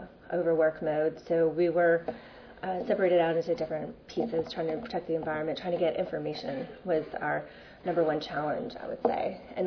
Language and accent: English; Louisiana, United States; give you a little bit of background about my home state of Louisiana. I'm from North Louisiana.